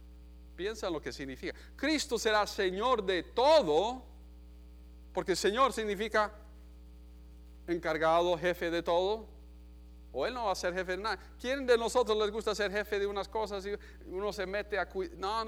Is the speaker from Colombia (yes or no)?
yes; Colombia; yo crecí en Colombia, pero trabajamos con universitarios en Ecuador